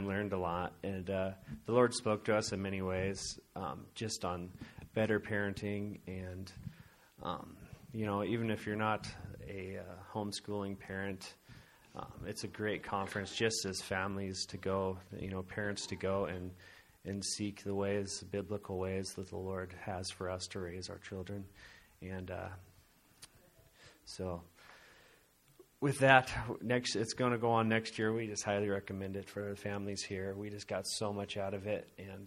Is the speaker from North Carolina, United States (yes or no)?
no; California, United States; And so they had been dedicated while we were out in California. So we're from California, if you didn't know that.